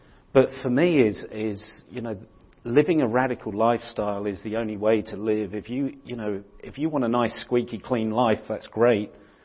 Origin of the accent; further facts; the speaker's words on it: England, United Kingdom; because I'm English and I don't like all the these and the thous. Even though I'm English, it's just, for me, I just struggle with it.